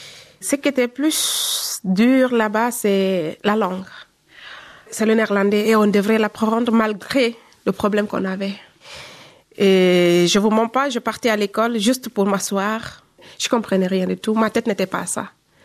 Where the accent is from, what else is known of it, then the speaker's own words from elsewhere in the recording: Guinea; now in France; Parce qu'ici, il y a le calcaire, mais chez nous, en Guinée, il n'y a pas de calcaire.